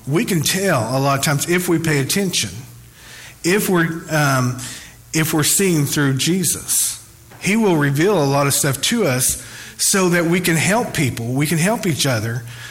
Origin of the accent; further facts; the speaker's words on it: Van Buren, Arkansas, United States; I grew up in Van Buren and I had no idea about this area, how much need is going on.